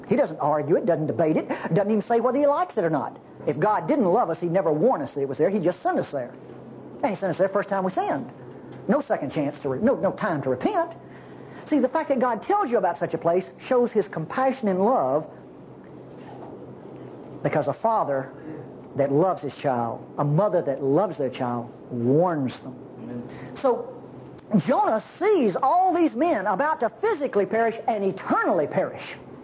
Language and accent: English; Eupora, Mississippi, United States; born there; I was born in Eupora, Mississippi.